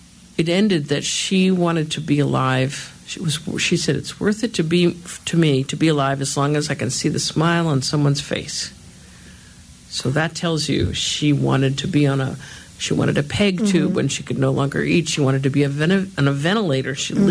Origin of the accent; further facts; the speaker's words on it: New Jersey, United States; Because I grew up in New Jersey, right in the county next door to where the Karen Ann Quinlan case was unfolding in the news every night.